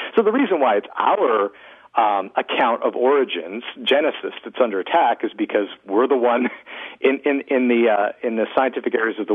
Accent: Canada; I mean, I grew up in Canada

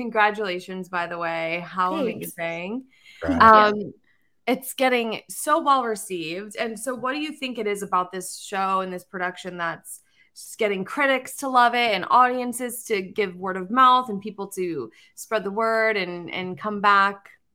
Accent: Connecticut, United States; Because when I used to, we're from Connecticut. So when I used to come into the city for shows, I always went to Colony

